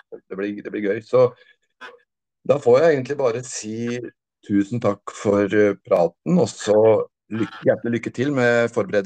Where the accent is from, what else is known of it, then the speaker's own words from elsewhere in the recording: Trysil, Innlandet, Norway; Ja, nei, der jeg kommer fra, Søre Osen i Trysil